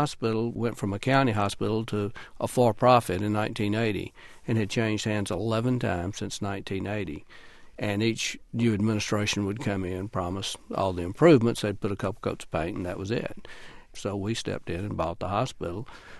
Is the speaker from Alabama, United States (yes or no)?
yes; Eufaula, Alabama, United States; from Eufaula, Alabama. We're a little less than 15,000, located in the southeast corner of Alabama on the Georgia line, known around the country, thankfully, for excellent bass fishing.